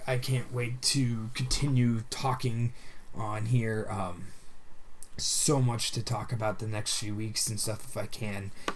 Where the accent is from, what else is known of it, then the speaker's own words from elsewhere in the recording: Burlington, Vermont, United States; now in West Rutland, United States; I was born and raised here in Burlington, Vermont. I currently live in central Vermont, southern central. I live in a small town called West Rutland